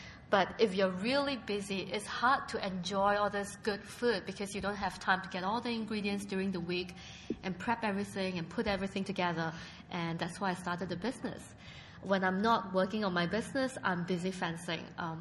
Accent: Singapore; also born or lived in London; now in United States; before that, I was actually living in London for about 8 years. And I'm from Singapore originally. And when I first moved to the Bay Area

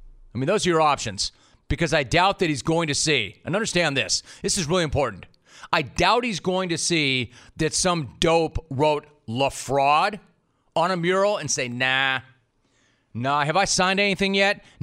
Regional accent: Los Angeles, California, United States; I grew up in Los Angeles. As a kid, I was a huge Laker fan.

